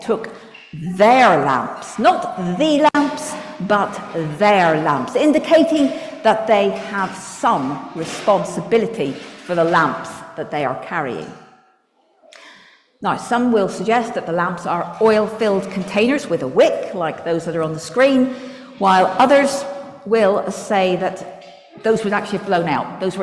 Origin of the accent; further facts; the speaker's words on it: Belfast, Northern Ireland, United Kingdom; Right, so I'm just back from a holiday I'm from Belfast, so we were over visiting my family.